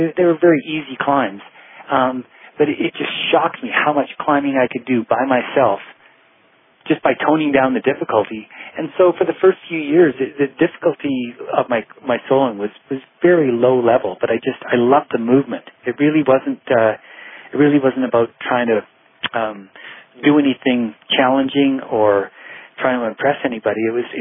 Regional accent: Canada; When I was a kid, I grew up in Canada

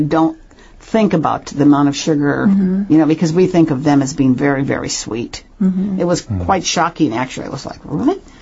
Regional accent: Midwest, United States; I've been made fun of because I'm from the Midwest and I say pop.

